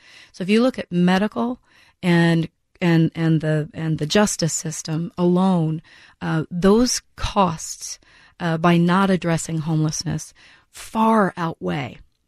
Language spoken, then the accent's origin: English; Chicago, Illinois, United States; now in Seattle, United States; I'm not from Seattle. I've been here 8 years. I came from Chicago.